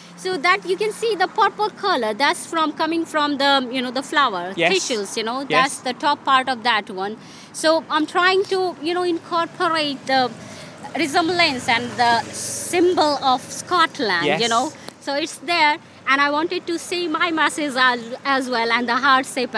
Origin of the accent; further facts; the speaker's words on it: India; I'm from India basically, but right now I'm running a small cafe at Brunsfield Place